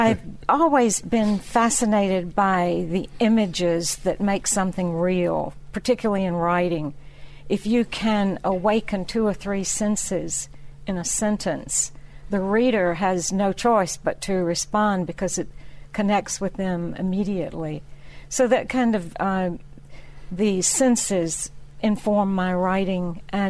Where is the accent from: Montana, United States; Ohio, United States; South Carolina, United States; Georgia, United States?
Georgia, United States; Fitzgerald; If you've spent a lot of time in Tuscany, I think you begin to realize how much the life in Tuscany resembles the life that I knew growing up in Geo